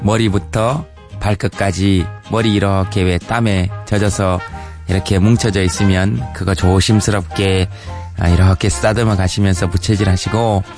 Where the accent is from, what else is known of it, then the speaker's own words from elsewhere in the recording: Daegu, South Korea; 대구 출신인 저도 이렇게 견디기 힘드니까